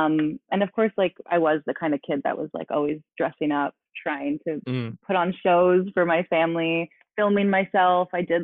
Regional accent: Canada; And to obtain an O-1 visa as a Canadian, you have to be somewhat notable.

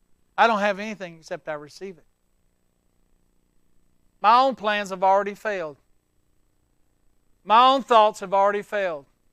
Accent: the South, United States; Yo, because I'm from the South.

